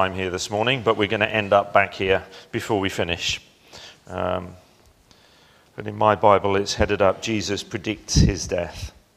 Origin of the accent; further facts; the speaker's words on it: Felixstowe, East of England, United Kingdom; We grew up in Felixstowe, and we went to Snowdonia for a holiday.